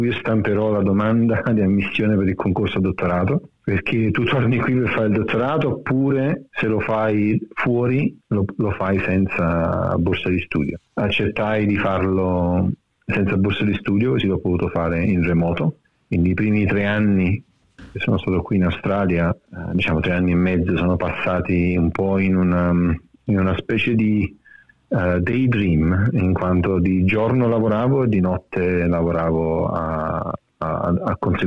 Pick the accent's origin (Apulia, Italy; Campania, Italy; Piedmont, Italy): Campania, Italy; Sorrento; moved away; C'è davvero poca gente che è rimasta al mio paese, a Sorrento.